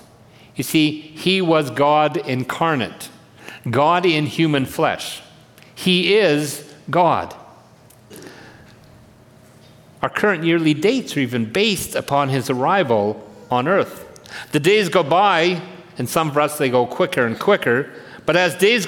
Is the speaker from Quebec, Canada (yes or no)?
no; Regina, Saskatchewan, Canada; I remember when I grew up in Regina